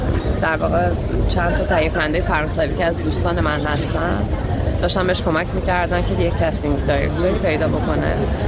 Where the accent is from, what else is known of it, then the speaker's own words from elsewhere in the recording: Iran; من به عنوان یه ایرانی